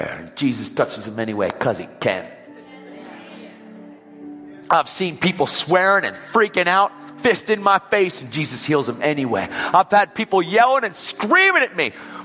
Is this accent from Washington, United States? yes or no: no; Pennsylvania, United States; I said, I'm from Pennsylvania.